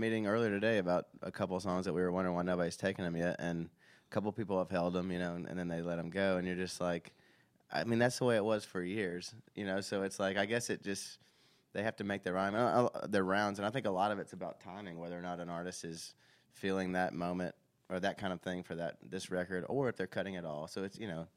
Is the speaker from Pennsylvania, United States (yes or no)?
no; Nashville, Tennessee, United States; I grew up in Nashville. I was around country music my whole life, you know.